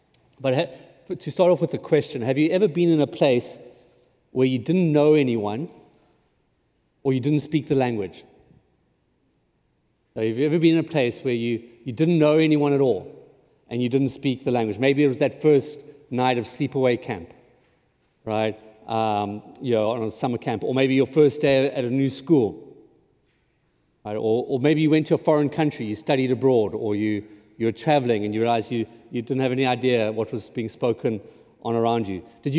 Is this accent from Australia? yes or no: no; South Africa; now in United States; I'm originally from South Africa, and I remember when I came to the States